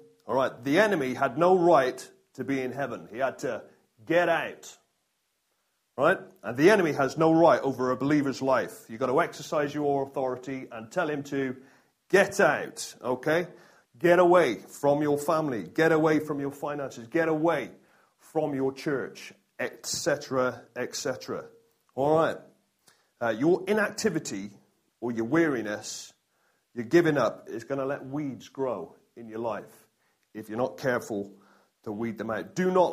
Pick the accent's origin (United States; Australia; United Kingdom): United Kingdom; South West England; I'm no gardener. Even though I come from the West Country, I'm no gardener.